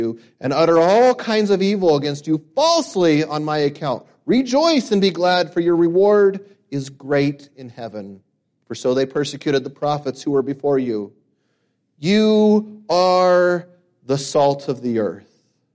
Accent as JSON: {"language": "English", "town": "Boise", "region": "Idaho", "country": "United States", "tie": "born or raised there", "also_born_or_lived": "Meridian", "said": "I grew up in Boise and Meridian."}